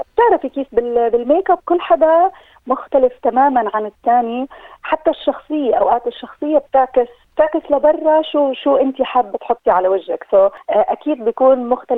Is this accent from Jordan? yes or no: yes; Jordan; also born or lived in Dubai; now in Melbourne, Australia; من الأردن، كنت مقيمة بدبي، دي أصل لي سنتين بملبورن